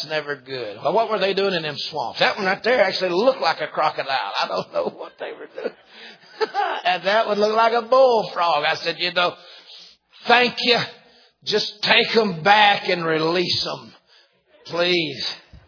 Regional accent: Georgia, United States; and we're from North Georgia. My whole family's from North Georgia. And none of us lived there except me, and I didn't just made it back a few years ago.

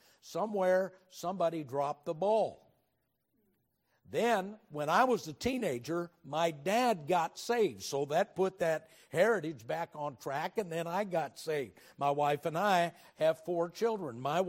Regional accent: Oakland, California, United States; born there; now in Texas, United States; I was born in Oakland, and now we're back in Texas.

